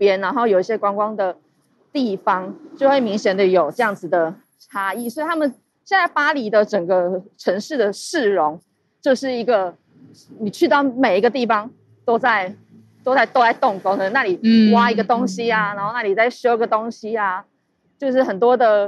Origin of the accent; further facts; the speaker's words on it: Taiwan; 然后我们就说我们不是日本人，我们是台湾人。